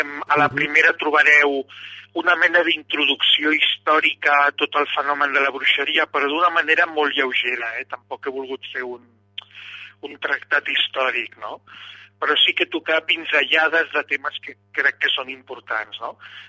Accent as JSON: {"language": "Catalan", "town": "Arnes", "region": "Catalonia", "country": "Spain", "tie": "born or raised there", "said": "Les bruixes d'Arnes va ser aquest primer caçador de bruixes de la història de Catalunya que apareix al meu poble i acusa dues dones de ser adoradores del diable, no?"}